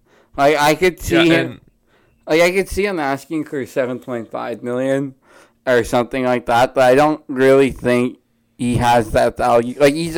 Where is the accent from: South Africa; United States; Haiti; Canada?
Canada; That's how you can tell we're Canadian